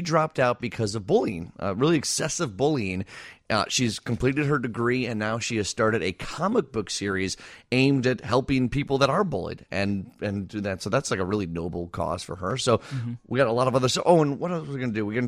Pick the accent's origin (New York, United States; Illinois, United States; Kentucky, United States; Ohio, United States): Illinois, United States; Downers Grove; I grew up in Downers Grove, which is a suburb, so not really a small town by any stretch of the imagination.